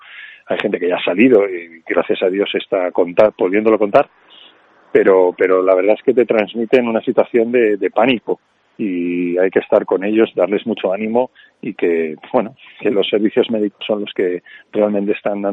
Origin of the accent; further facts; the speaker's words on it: Spain; con lo que somos los españoles de calurosos y de afectuosos